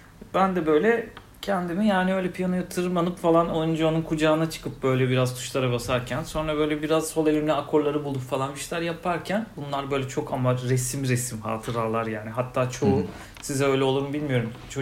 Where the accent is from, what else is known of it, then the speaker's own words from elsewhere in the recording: Bakırköy, Istanbul, Turkey; Bakırköy'lüyüz biz.